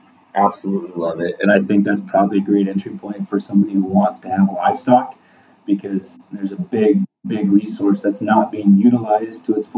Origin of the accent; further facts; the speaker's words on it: Minnesota, United States; So like I said, I grew up in Northwest Minnesota, Northwest of Pipestone, and live there currently now.